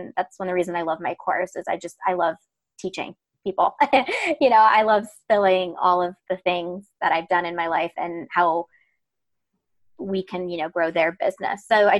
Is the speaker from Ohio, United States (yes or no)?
yes; Akron, Ohio, United States; also born or lived in Savannah; So I am originally from outside Cleveland, Ohio. I'm from Akron. Go Buckeyes. Yep. I was in Savannah for 7 years.